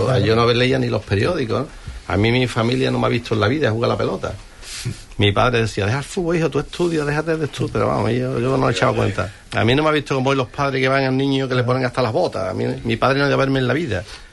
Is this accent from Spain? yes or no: yes; Huelva, Andalusia, Spain; Yo soy muy de Huelva, mi madre era muy de Huelva